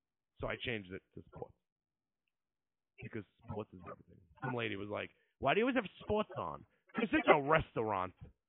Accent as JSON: {"language": "English", "region": "New York", "country": "United States", "said": "I'm from New York. I don't care about college football. I'm from New York."}